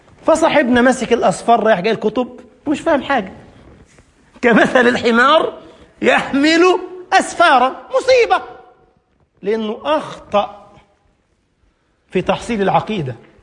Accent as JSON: {"language": "Arabic", "region": "Upper Egypt", "country": "Egypt", "said": "انت عارف الصعيد ناس طيبين زي حالاتي كده، انا صعيدي خلي بالك."}